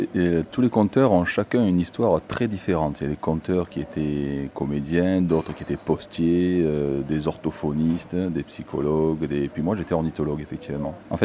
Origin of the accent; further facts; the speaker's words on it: Marseille, Provence-Alpes-Côte d'Azur, France; je suis rentré sur Marseille, puisque je suis d'origine de Marseille quand même